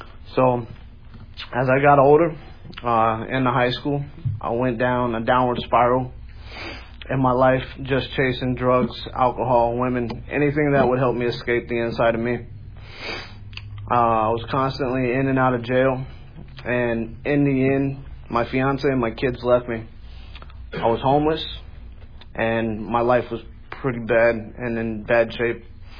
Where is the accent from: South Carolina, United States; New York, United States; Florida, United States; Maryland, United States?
Florida, United States; Bradenton; I'm 34 from Bradenton, Florida. I grew up in a single-parent home in a low-income neighborhood.